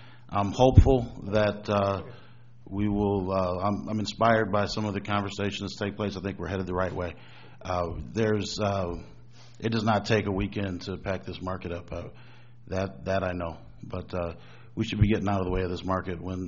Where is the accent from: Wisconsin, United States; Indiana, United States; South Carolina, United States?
Wisconsin, United States; Milwaukee; also born or lived in Kenosha; You know, I'm from Milwaukee. I'm spent my entire life here. I went away to Kenosha for a few years. I've been back.